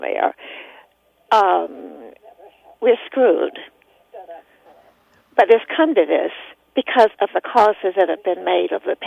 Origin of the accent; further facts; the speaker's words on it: United States; But I'm ashamed when I go abroad to acknowledge that I'm American with that passport.